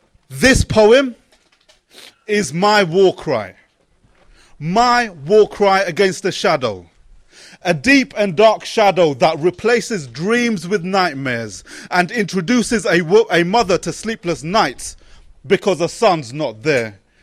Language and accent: English; London, United Kingdom; So I got a bit muddled up there because I'm from London.